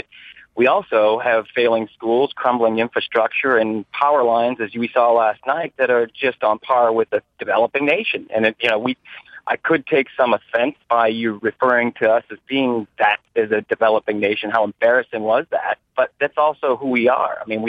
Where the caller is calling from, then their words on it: New Orleans, Louisiana, United States; I'm calling you from Ferret Street, uptown New Orleans. So we're right in the heart of the city itself.